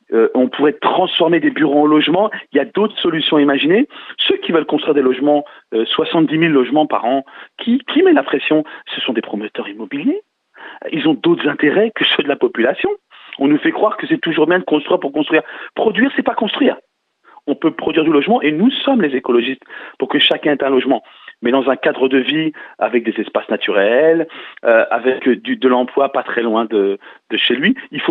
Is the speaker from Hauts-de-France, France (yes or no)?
no; Île-de-France, France; parce que je suis de Seine-Saint-Denis.